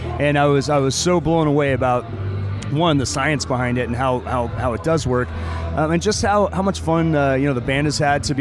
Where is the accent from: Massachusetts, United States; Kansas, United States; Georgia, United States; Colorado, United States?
Colorado, United States; Montrose; No, it's definitely an agriculture community.